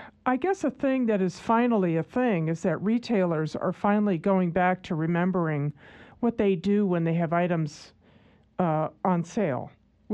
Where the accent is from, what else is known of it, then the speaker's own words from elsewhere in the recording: Hartford, Connecticut, United States; also born or lived in Boston; I'm just saying, look, I lived in Boston for a brief time, but I'm from Hartford, Connecticut.